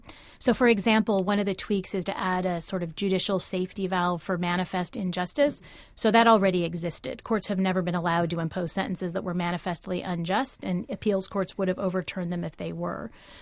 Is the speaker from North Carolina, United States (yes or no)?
no; California, United States; Well, so it's interesting to me as a Californian to hear